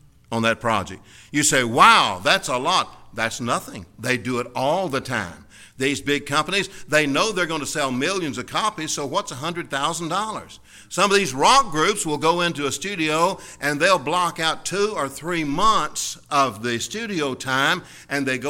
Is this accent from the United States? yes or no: yes; Kentucky, United States; And I grew up in Kentucky, and I grew up listening to the Grand Ole Opry